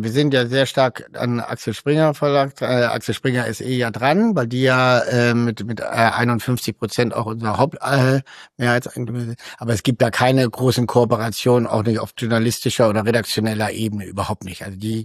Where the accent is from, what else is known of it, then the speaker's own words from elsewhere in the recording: Kusel, Rhineland-Palatinate, Germany; Das weiß ich deshalb, weil ich bin auch aus Kusel.